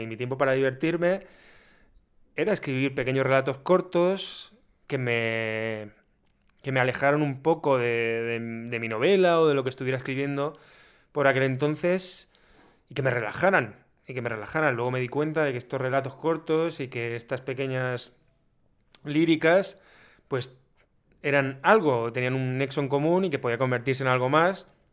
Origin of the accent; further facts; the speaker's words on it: Orihuela, Valencian Community, Spain; Eso es, Orihuela. O sea, a mí me llamaban desde mi pueblo